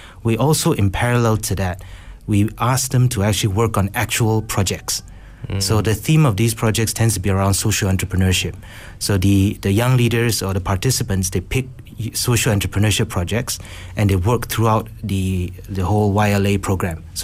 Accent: Malaysia; I am Malaysian

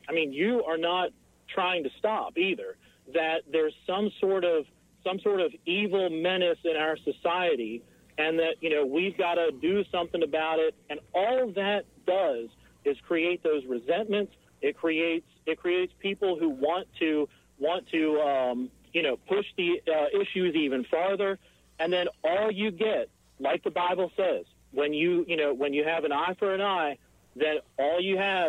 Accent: Maryland, United States; I grew up in Frederick County. I live in Frederick County.

